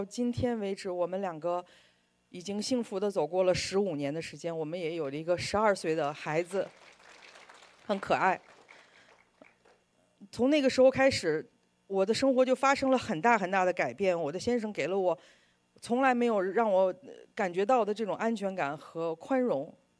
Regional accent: China; born there; 我出生在中国大陆的一个非常普通的家庭，我的父母没有信仰，他们的父母也在战争中艰难度日

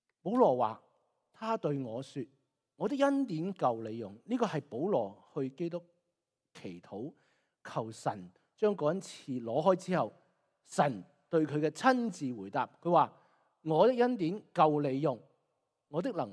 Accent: China; 即我们是中国人，很喜欢很谦虚的。

